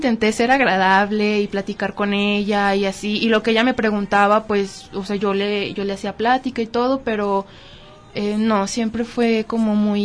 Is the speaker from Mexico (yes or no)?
yes; Mexico; éramos 3 mexicanas en esa clase